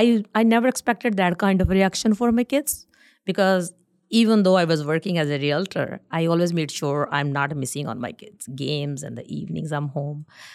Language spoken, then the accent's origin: English; North India, India; In our family, in generations, because I'm from North India, nobody learned a classical dance.